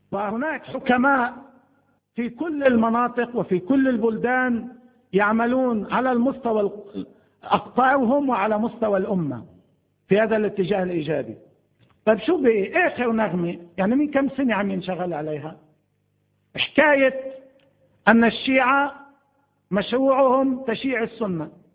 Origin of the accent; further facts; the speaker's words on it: Lebanon; كلبنانيين على سبيل المثال كمسلمين ومسيحيين